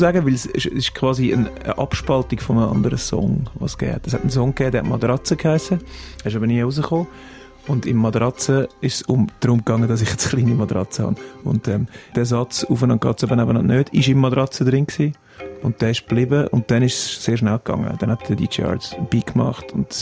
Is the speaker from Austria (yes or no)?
no; Zurich, Switzerland; Ich bin selber Zürcher